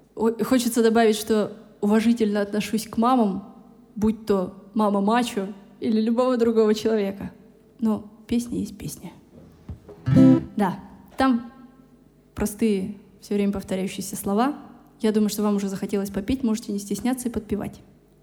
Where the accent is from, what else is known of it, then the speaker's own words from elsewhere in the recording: Russia; Я говорю: «А я из России».